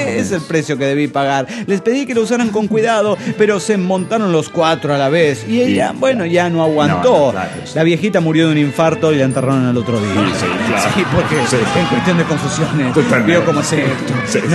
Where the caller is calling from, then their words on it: Monterrey, Nuevo León, Mexico; Monterrey, Nuevo León, México.